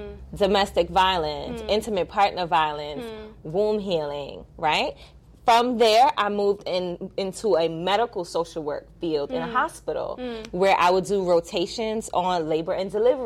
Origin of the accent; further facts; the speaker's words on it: Marchand-Dessalines, Artibonite, Haiti; But okay, we're from Marchand des Salines.